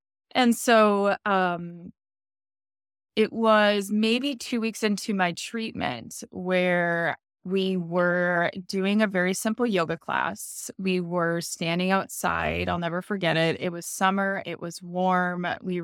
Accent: Minnesota, United States; also born or lived in Arizona; I grew up in Minnesota. You probably hear it in my accent. But I grew up in Minnesota.

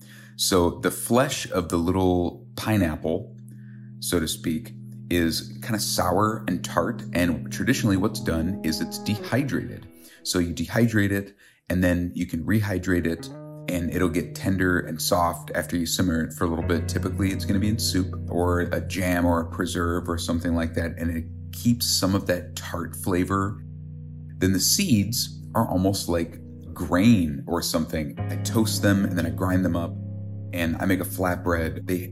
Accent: Minnesota, United States; now in Wisconsin, United States; I'm a chef from Minnesota. Now I live in Wisconsin.

